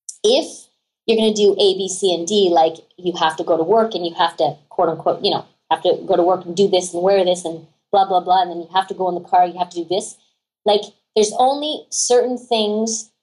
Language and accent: English; Ottawa, Ontario, Canada; Like I had an amazing time growing up in Ottawa.